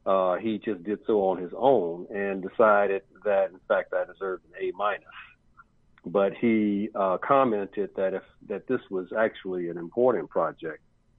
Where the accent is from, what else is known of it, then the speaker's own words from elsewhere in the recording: Chicago, Illinois, United States; I had entered a college in the East, and I'm from Chicago, and entered a college in the East and decided to transfer back to Chicago